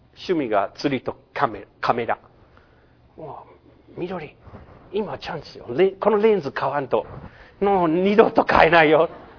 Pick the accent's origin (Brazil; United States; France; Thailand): United States; Louisiana; Japanese is a second language; で、一番後ろは、私、ルイジアナ出身で。